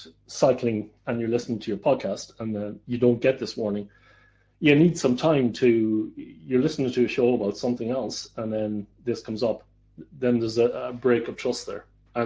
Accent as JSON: {"language": "English", "country": "Ireland", "lives_now": "Netherlands", "said": "No, that's correct. I am Irish. But I'm also Dutch now."}